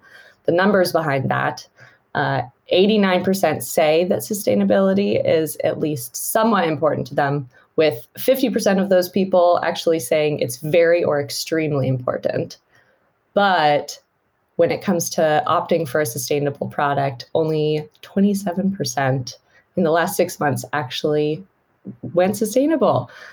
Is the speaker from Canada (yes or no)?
no; United States; now in United Kingdom; I'm obviously an American living in the UK, though.